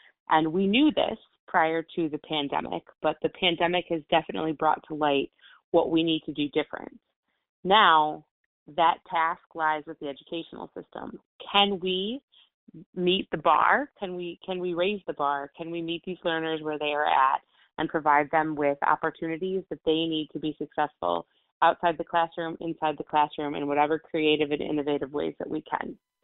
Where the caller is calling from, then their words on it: Brookfield, Illinois, United States; I'm calling from Brookfield, Illinois.